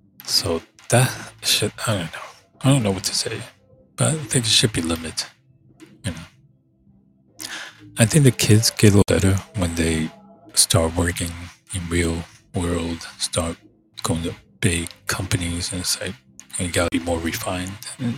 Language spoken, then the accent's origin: English; Taiwan; And somebody will say, you're Asian. I said, yeah, but I'm from Taiwan. I'm a mix.